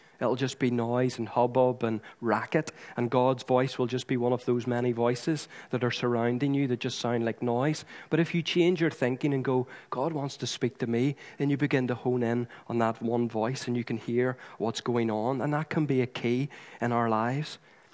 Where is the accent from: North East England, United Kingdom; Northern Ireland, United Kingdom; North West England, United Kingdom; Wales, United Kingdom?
Northern Ireland, United Kingdom; aren't we, as Northern Irish people?